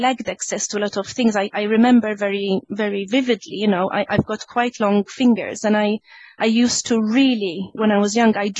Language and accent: English; Malta; being born and bred in Malta gave me such a sort of huge repertoire of sources to draw upon. And I grew up in a very sort of humble home, in a very working class home.